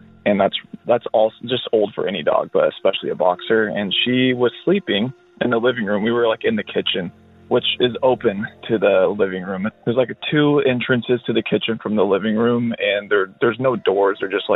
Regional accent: Oregon, United States; I'm from Oregon.

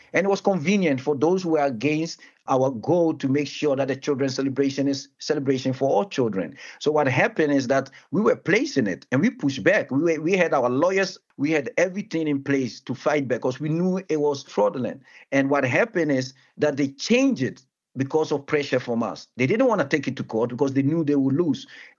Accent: Amsterdam, North Holland, Netherlands; English is a second language; I'm now doing this interview for my hometown, Amsterdam.

